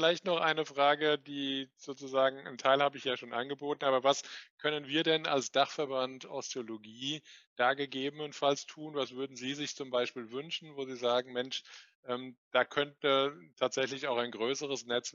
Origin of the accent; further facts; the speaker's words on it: Frankfurt, Hesse, Germany; als Frankfurter interessiert mich natürlich, wo es stattfinden wird.